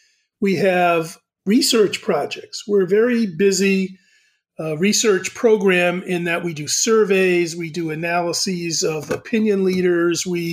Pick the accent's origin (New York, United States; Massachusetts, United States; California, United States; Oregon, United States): Massachusetts, United States; Framingham; I'm from Framingham outside of Boston. And the only word people say that reveals I'm from Boston is when I say Boston.